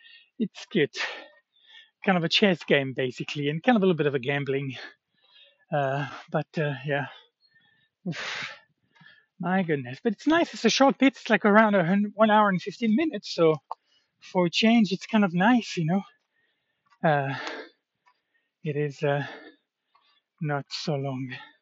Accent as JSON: {"language": "English", "country": "France", "second_language": "English", "lives_now": "United States", "said": "I'm from France, you know, I'm white"}